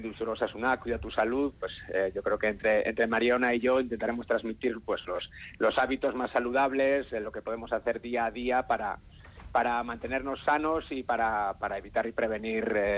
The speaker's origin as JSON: {"language": "Spanish", "town": "Urretxu", "region": "Basque Country", "country": "Spain", "tie": "born or raised there", "said": "además que es aquí en mi pueblo, en Urretxu"}